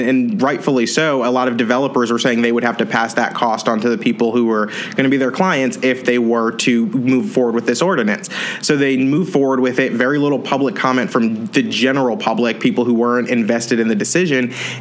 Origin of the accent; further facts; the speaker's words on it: New Jersey, United States; now in Houston, United States; So I have to, as I always do, tell everybody that I'm from New Jersey originally.